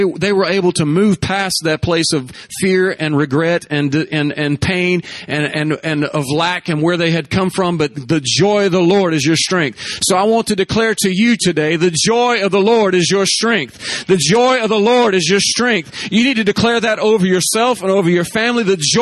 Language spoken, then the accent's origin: English; the South, United States; I know I'm from the South.